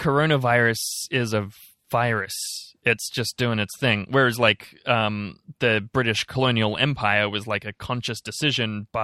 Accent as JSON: {"language": "English", "town": "Sydney", "region": "New South Wales", "country": "Australia", "tie": "born or raised there", "lives_now": "Melbourne, Australia", "said": "where I grew up in Sydney"}